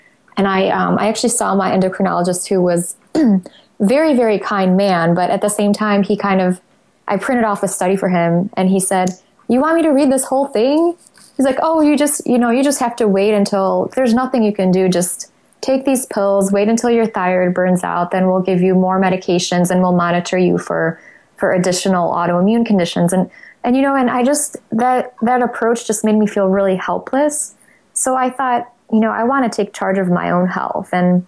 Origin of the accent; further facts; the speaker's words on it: Poland; and I'm from Poland, so our diet is also very much focused on wheat and dairy.